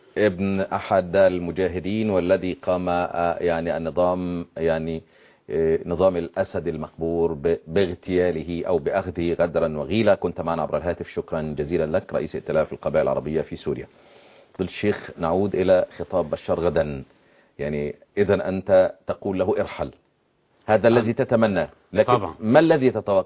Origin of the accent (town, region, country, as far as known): Egypt